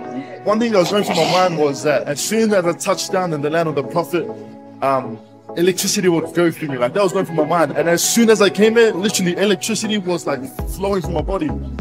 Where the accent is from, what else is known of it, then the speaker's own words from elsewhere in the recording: Australia; I'm from Australia.